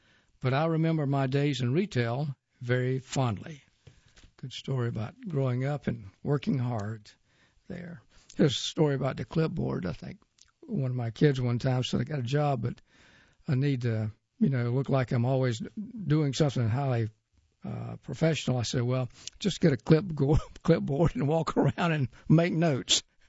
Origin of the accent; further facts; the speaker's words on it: Waukesha, Wisconsin, United States; A partial answer to the mystery came from a book about the founding of my hometown, Waukesha, Wisconsin.